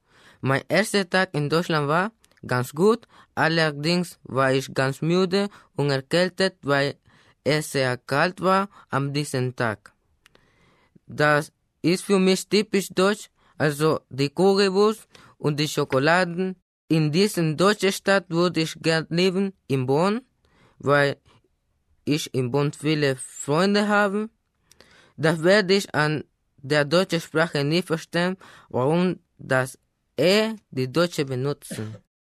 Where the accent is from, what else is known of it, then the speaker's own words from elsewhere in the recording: El Salvador; German is a second language; Ich komme aus El Salvador. Ich bin Schüler.